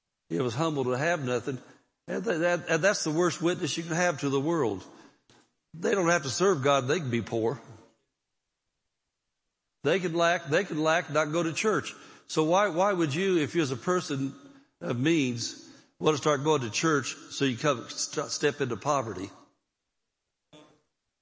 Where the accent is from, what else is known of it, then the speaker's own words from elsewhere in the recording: Indianapolis, Indiana, United States; We came from the Bible Belt. There was every kind of denomination of church you could think of in Indianapolis.